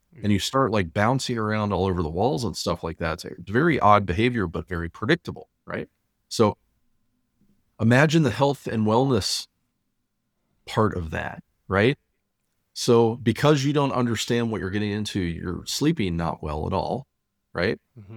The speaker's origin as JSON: {"language": "English", "region": "Wyoming", "country": "United States", "tie": "born or raised there", "said": "So when I retired from the military, we moved back to Wyoming, which is where my hometown is."}